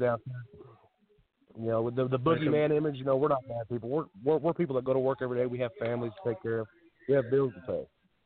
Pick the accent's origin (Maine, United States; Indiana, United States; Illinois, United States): Indiana, United States; But, I was born and raised in Indiana.